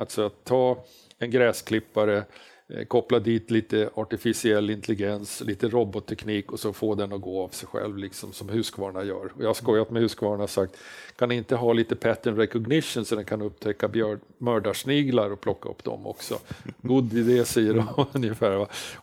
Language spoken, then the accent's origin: Swedish; Norrland, Sweden; Och jag är ju norrlänning och är ju född på hårt bröd och klart fjällvatten.